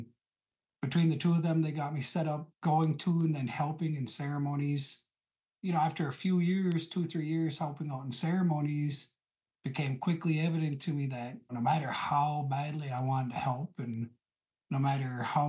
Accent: Cass Lake, Minnesota, United States; I grew up in Cass Lake, whole life, born and raised.

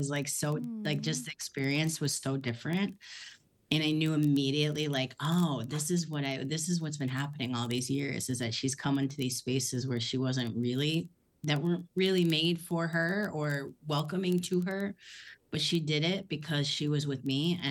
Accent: South Dakota, United States; But how I got started, I grew up in South Dakota and was in a really small town.

